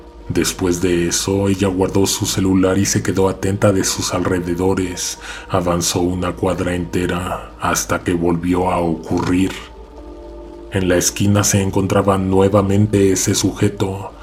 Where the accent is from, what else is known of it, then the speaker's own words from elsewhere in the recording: San Juan del Río, Querétaro, Mexico; Nosotros somos de San Juan del Río, pero como ella se fue a estudiar, prefirió rentar un departamento.